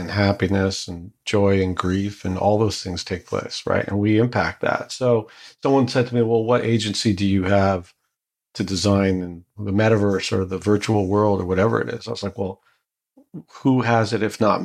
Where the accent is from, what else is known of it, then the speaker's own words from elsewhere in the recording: Canada; now in Miami, United States; family who immigrated from Morocco to Canada, pregnant with me. But I was born in Canada and grew up in Canada. But most of my family lived somewhere between Spain, France, and Israel.